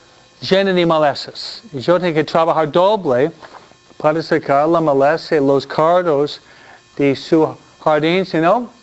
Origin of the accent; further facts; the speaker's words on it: New York, United States; also born or lived in Michigan / New Jersey; Yo nací en Michigan, no Michoacán, ¿no? Pero yo viví en Michigan solamente 2 años. Después, mi papi nos trasladó a New York y New Jersey, ¿no?